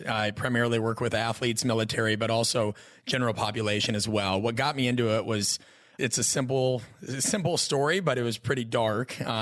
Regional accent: Omaha, Nebraska, United States; I grew up in Omaha, Nebraska, right?

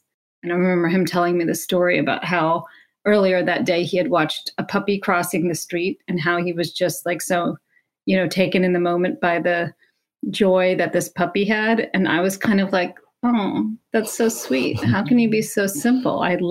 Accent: Alabama, United States; I grew up in Alabama. I have an older brother, and he was kind of the star of the show of the family because he was a boy and my family was Muslim.

